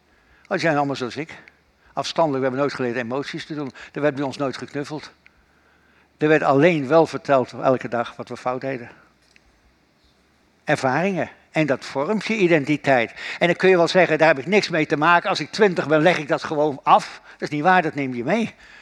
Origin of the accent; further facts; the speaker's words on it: Gelderland, Netherlands; Wij zeiden bij ons in de Veluwe altijd, het zit in je bloed.